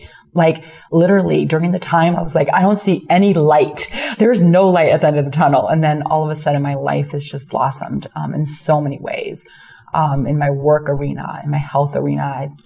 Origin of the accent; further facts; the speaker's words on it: Chicago, Illinois, United States; I'm from Chicago.